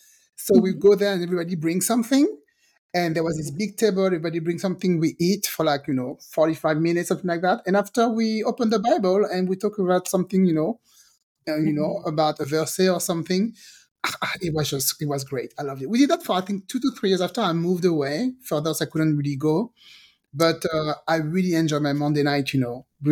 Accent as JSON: {"language": "English", "region": "French Caribbean", "country": "France", "first_language": "French", "second_language": "English", "said": "So I'm originally from the French Caribbean. So my first language is French."}